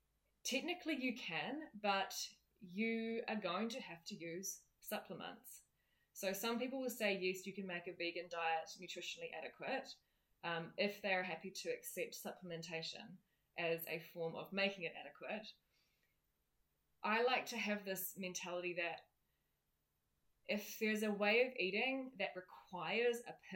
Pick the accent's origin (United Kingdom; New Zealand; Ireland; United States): New Zealand; So as a New Zealander, we actually have really good access to grass-fed beef